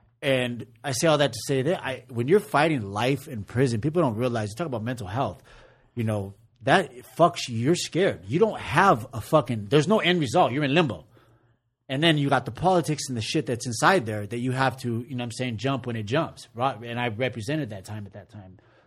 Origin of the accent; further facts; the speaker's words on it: San Diego, California, United States; And I'm not from Boyle Heights, I'm from San Diego, but it's so much love and respect for Father Greg and what he's done for me.